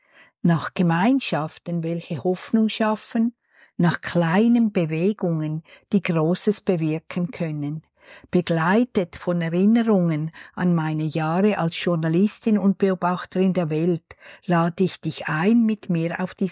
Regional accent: Winterthur, Zurich, Switzerland; Ich komme aus Winterthur in der Schweiz

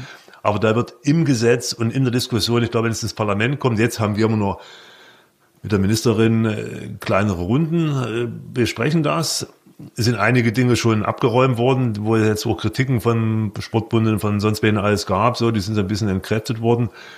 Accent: Leipzig, Saxony, Germany; ich komme aus Leipzig

